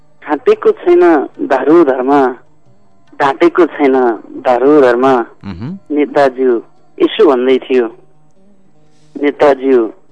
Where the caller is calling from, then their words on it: Narayangarh, Bagmati, Nepal; नारायणघाटबाट।